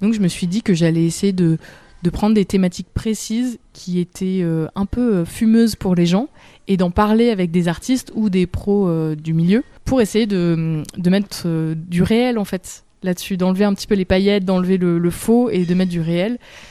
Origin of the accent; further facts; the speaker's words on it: Grenoble, Auvergne-Rhône-Alpes, France; je suis allée chercher sur Grenoble, donc là d'où je viens